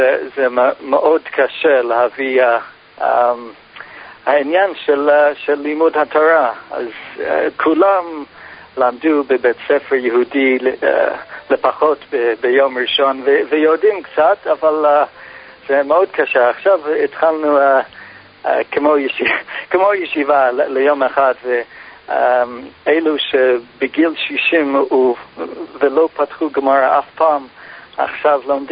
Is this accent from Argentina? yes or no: no; United States; now in Northern Ireland, United Kingdom; אף אלו שנולדים פה אומרים שלא יכולים להבין את זה. אני מאמריקה, אני לא יכול להבין את זה.